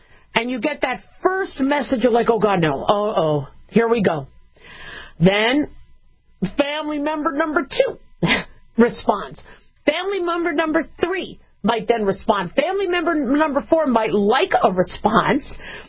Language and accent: English; California, United States; All right, so I'm from California, and I love the state.